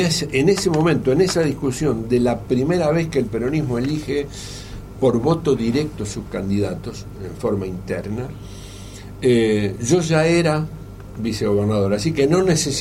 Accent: Villa Cañas, Santa Fe, Argentina; Yo había venido de mi pueblo, de Villa Cañas.

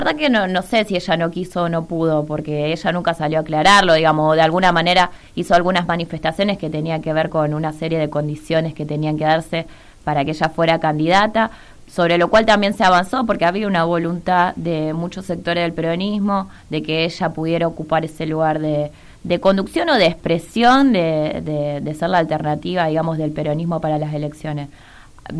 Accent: Santa Fe, Argentina; No, yo soy santafesina, así que bueno, soy allá en Santa Fe.

